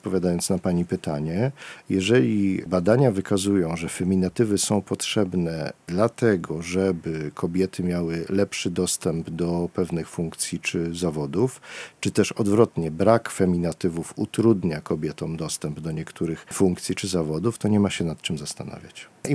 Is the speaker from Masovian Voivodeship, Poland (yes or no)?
no; Kraków, Lesser Poland, Poland; accent: Kraków dialect; No, na pole wychodzimy i mówimy po krakowsku, no.